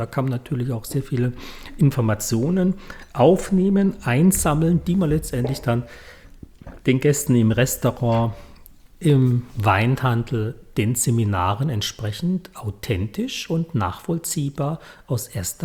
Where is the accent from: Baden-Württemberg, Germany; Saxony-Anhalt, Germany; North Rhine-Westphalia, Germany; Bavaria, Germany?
Baden-Württemberg, Germany; Karlsruhe; Ich komme ja hier aus Karlsruhe. Mhm. Da hat man ja auch schon immer den Einfluss vom Elsass, von Baden, Pfalz, Schwabeländle, Kraichgau hier.